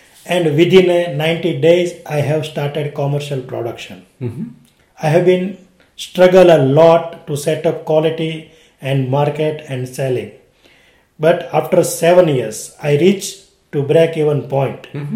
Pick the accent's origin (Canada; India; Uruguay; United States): India; English is a second language; I am from India.